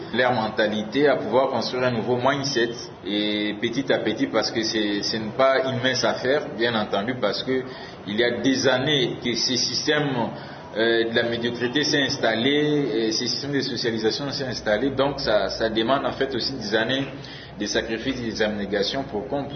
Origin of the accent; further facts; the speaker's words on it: DR Congo; lorsque nous naissons en tant que Congolais, c'est qu'il sous-entend que naturellement et divinement, la RDC c'est notre nation